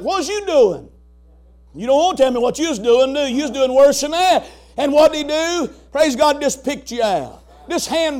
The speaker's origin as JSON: {"language": "English", "region": "North Carolina", "country": "United States", "tie": "born or raised there", "said": "If I'd have been raised in Kentucky, I could have been a jockey on a horse, I guess, but I was raised in North Carolina"}